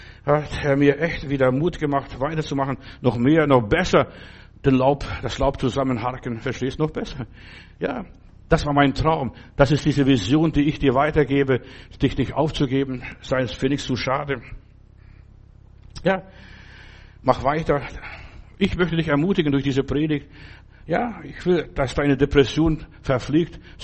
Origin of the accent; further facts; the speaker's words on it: Russia; now in Germany; Bei uns in Russland war 1 die schlechteste Note und 5 war die beste Note.